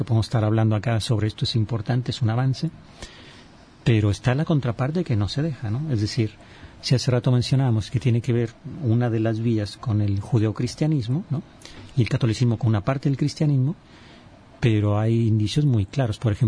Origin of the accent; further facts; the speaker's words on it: Mexico; ¡ay, qué mala suerte somos los mexicanos! Que muchos tenemos esta cultura del machismo.